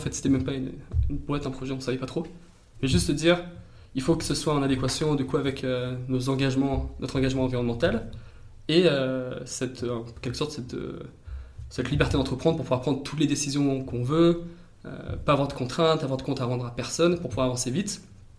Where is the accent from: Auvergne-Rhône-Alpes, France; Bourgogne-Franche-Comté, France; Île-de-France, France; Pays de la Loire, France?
Auvergne-Rhône-Alpes, France; J'avais un bon penchant sur l'environnement, parce que du coup, j'ai grandi dans la Drôme.